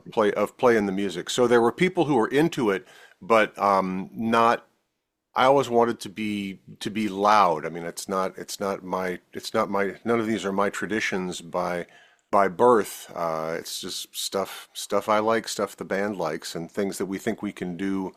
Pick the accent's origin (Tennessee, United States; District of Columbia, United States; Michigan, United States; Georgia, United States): District of Columbia, United States; Washington; I had a great radio station growing up in Washington, D.C. called WGTB, where I got to hear a lot of that great 70s prog stuff